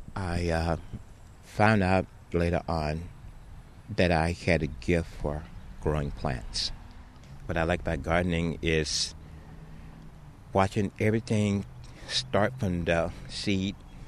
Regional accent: New Madrid, Missouri, United States; I am really from the Missouri Boot Heel, which is the southern part of the state. I was born outside of New Madrid, and it was a little sharecropper shack

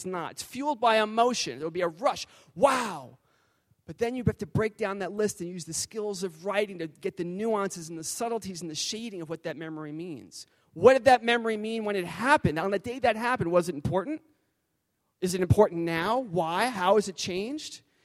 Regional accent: New York, United States; And my answer, well … I'm from New York. I play basketball. I write books.

